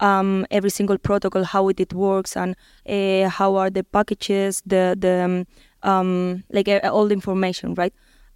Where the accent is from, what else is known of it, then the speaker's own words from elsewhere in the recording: Basque Country, Spain; now in Germany; right now I work in automotive in Germany and like, I come from Basque Country.